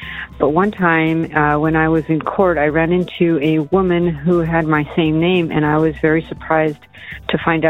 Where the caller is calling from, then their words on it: San Diego, California, United States; I'm calling from San Diego, California.